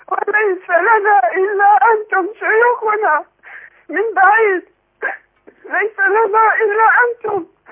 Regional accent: France; Arabic is a second language; من فرنسا. اسمح لي شيخي، انا لا اتقن اللغة العربية، ولكن ساحاول ان اتكلم معك.

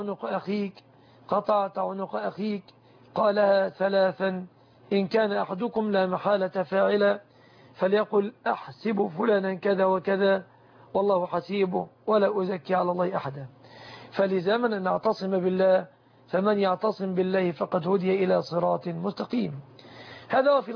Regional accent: Egypt; بلادنا مصر

